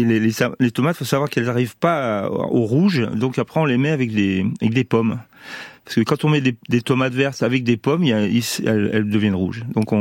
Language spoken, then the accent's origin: French; Grenoble, Auvergne-Rhône-Alpes, France; je suis montagnard, mais je suis de Grenoble